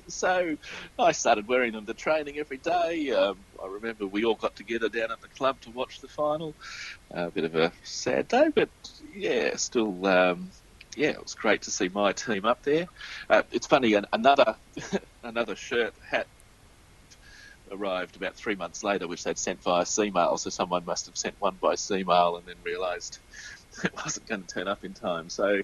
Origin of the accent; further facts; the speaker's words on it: Melbourne, Victoria, Australia; also born or lived in Worthing, United Kingdom; I am an Aussie, born in Melbourne. My dad moved to the UK for work when I was two. Ended up in Worthing, so my earliest memories of life are in Worthing, though I was only there till I was six. I came back to Australia when I was six.